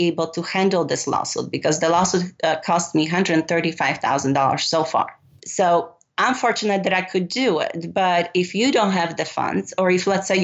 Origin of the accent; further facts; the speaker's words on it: Poland; English is a second language; moved away as an adult; I was born and raised in Poland. You know, I moved here when I was 18